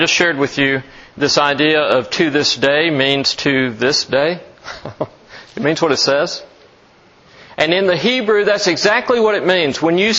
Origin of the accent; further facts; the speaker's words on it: Atlanta, Georgia, United States; I grew up in Atlanta, and I thought, well, how could you march around a city 7 times in a day?